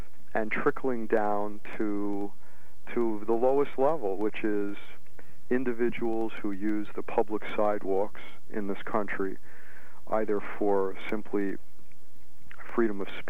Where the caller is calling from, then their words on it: New Jersey, United States; Actually, I'm calling from New Jersey